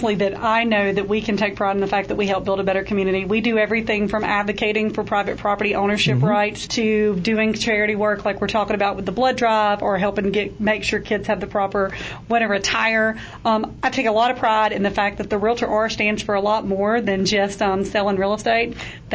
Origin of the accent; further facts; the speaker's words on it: Mobile, Alabama, United States; now in Prescott, United States; But, no, I'm definitely born and bred in Mobile, Alabama. I have lived there and stayed in Alabama all through college